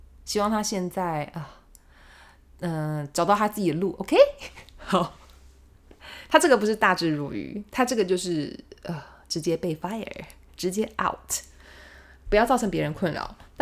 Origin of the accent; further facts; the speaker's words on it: Taiwan; 哈喽我台湾人呢